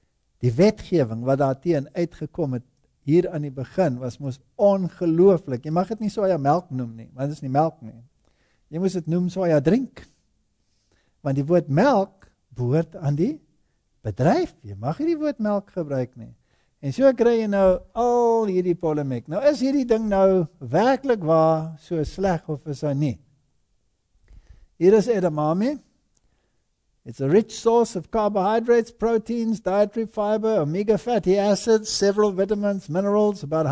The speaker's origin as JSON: {"language": "Afrikaans", "country": "Germany", "said": "Is baie swaar vir my om dit te erken as 'n Duitser, maar ek moet sê, die Duitsers het hulle gedruk."}